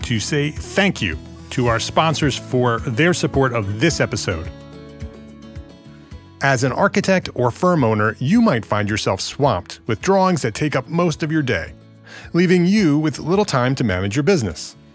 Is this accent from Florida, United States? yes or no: no; New Jersey, United States; now in New York, United States; being born and raised in New Jersey and living most of my adult life in New York, just north of New York City